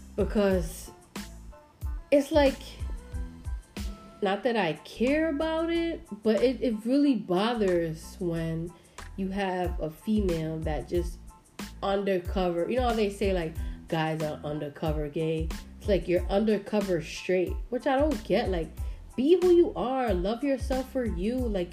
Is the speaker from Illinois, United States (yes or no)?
no; New York City, New York, United States; I'm from the Bronx and Washington Heights. Like, I'm hood. You heard me? Like, I'm straight New York sometimes